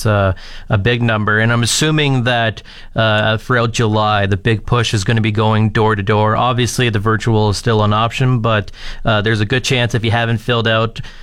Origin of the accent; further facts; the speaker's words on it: London, Ontario, Canada; as I'm from London, Ontario. And my first memory of the census was just being excited to see what the population was of my hometown.